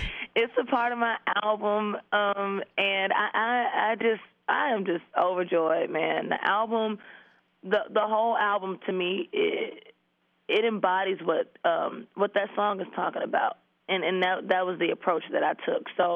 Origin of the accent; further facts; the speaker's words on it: Florida, United States; Don't hate me. I'm from Florida.